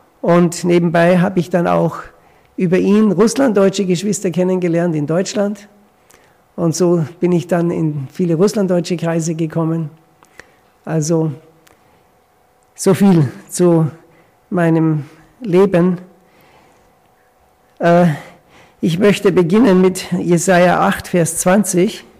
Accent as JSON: {"language": "German", "country": "Austria", "said": "Ich bin aus Österreich. Meine Frau ist aus der Schweiz."}